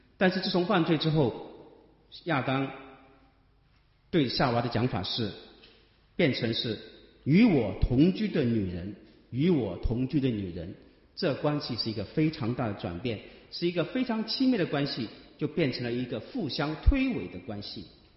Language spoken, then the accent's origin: Chinese; China; 对于这种教导，我们中国人是非常的抵触